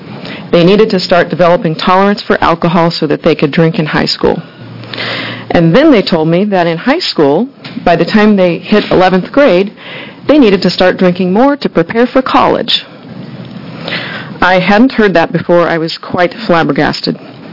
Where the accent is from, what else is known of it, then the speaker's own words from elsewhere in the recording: Oregon, United States; I had the pleasure of growing up in Coos County.